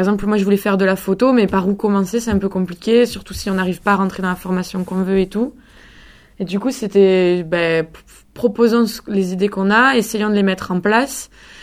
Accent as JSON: {"language": "French", "town": "Montpellier", "region": "Occitanie", "country": "France", "tie": "born or raised there", "said": "depuis que je suis à Montpellier, enfin je suis née à Montpellier, donc il y a un moment maintenant, il y a 24 ans. Et après j'ai fait le primaire et le collège en Calandrette."}